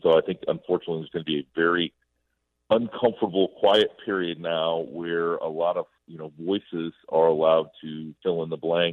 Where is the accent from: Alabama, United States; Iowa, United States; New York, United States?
Iowa, United States; have gone to my home state senator of Chuck Grassley